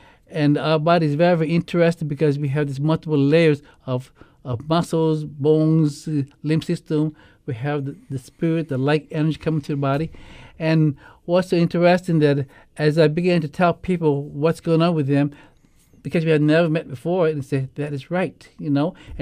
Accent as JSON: {"language": "English", "region": "Hawaii", "country": "United States", "said": "This is my path, but I love to cook. I'm from Hawaii, you know."}